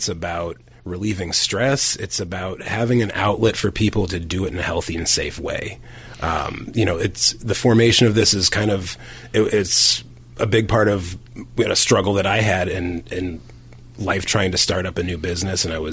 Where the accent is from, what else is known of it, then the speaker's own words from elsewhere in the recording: St. Louis, Missouri, United States; moved away as an adult; Well, you know, I grew up in St. Louis, Missouri